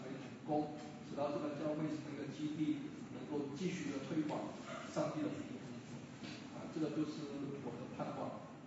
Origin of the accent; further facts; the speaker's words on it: Hong Kong; 我们香港人说不要做一些离地的工作，